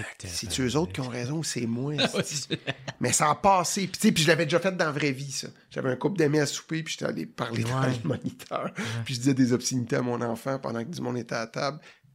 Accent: Quebec, Canada; Moi, je suis pas un anglophone, mais je suis un petit Québécois francophone

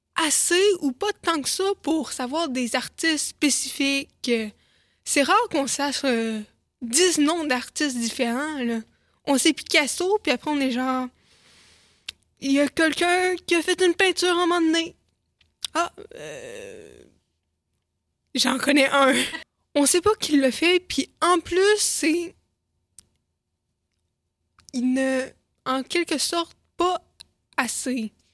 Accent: Sept-Îles, Quebec, Canada; born there; je vis près de la mer, j'aime la Côte-Nord, je suis née ici, à Sept-Îles.

